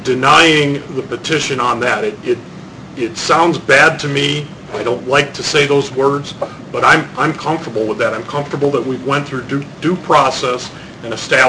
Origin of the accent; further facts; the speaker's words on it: United States; And I certainly, as an American, don't want to deny anybody the right petition.